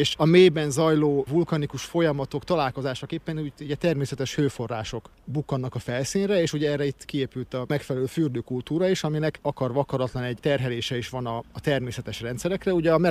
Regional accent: Miskolc, Borsod-Abaúj-Zemplén, Hungary; now in Debrecen, Hungary; én ugye Debrecenben lakom, Debrecenben élek, ott dolgozom, de innen Miskolc környékéről származom, itt töltöttem a gimnazista éveimet Miskolcon.

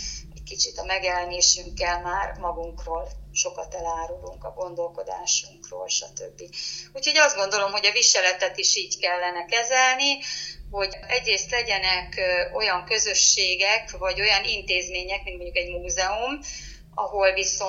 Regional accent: Hungary; amitől mi magyarok vagyunk, miért ne jelenhetnének meg azok a motivumok.

